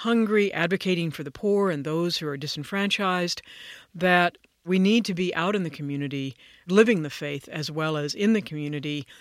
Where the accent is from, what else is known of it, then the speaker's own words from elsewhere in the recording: Arizona, United States; now in Santa Fe, United States; For me, growing up in Arizona, with the parents that I had and the time that I grew up there, desert was seen as a place to call home.